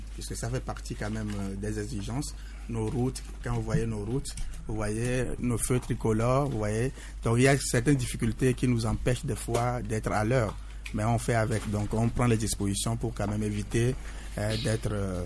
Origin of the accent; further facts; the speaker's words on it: Togo; que tu sois catholique, bouddhiste, animiste, athée, tout, nous sommes tous des Togolais.